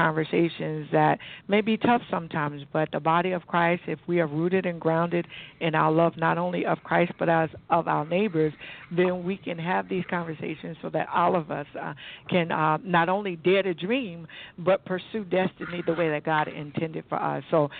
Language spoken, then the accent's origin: English; Fort Dix, New Jersey, United States; born there; I grew up an Army girl, or the daughter of an Army brat, but so we travel early in our lives. But I was born on Fort Dix Base, believe it or not.